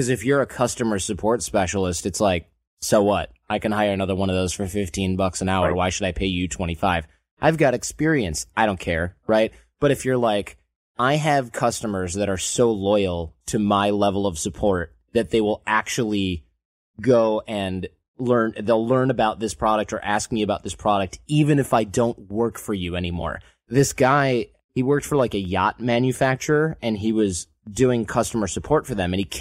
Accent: Michigan, United States; Or if you grew up where I grew up in Michigan, or if you're from Los Angeles, you say, I can't even, right?

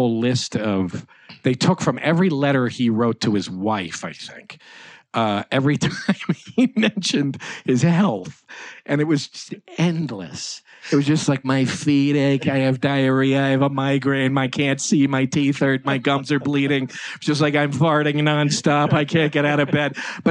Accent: Connecticut, United States; You know, I'm from Connecticut, so

